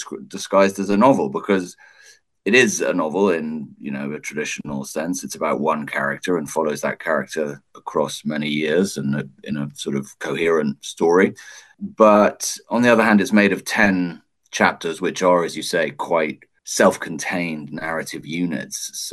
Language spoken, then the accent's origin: English; London, United Kingdom; also born or lived in Hungary; I grew up in London and lived in Hungary for many years.